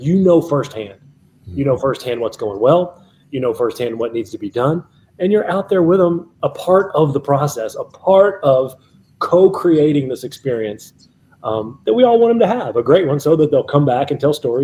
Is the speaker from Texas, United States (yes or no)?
no; Kentucky, United States; I'm from Kentucky.